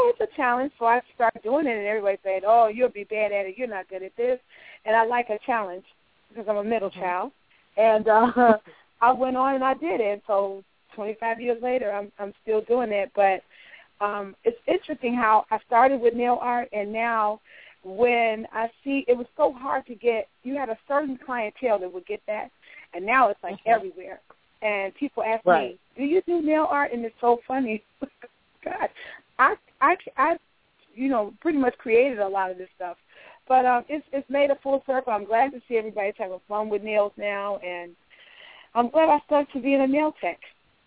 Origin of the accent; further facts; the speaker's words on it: Dixmoor, Illinois, United States; also born or lived in Chicago; Well, I'm from Chicago, Illinois. I grew up in Dixmoor, Illinois, which is a suburb. But I lived in Chicago in Hyde Park before I moved to L.A.